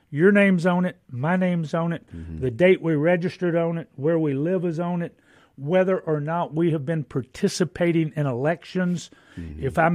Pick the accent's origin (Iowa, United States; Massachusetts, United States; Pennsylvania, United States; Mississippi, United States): Mississippi, United States; if I can't speak confidently about my home state and what's our voting like here in Mississippi.